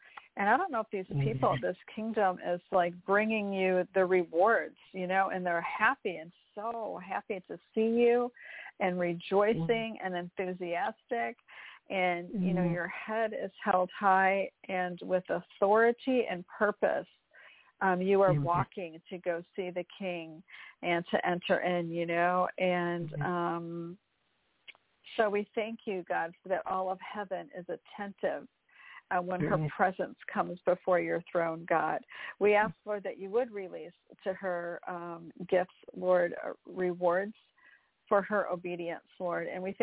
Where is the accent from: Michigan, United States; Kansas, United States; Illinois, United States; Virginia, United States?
Michigan, United States; because I grew up in Michigan. And we didn't really have a lot of that, not mountains and stuff.